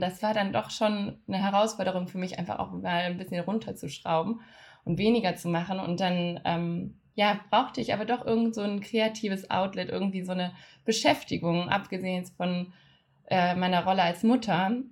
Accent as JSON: {"language": "German", "region": "Baden-Württemberg", "country": "Germany", "tie": "born or raised there", "said": "Also ich bin am Bodensee aufgewachsen und habe dann in Konstanz Wirtschaft und Chinesisch studiert."}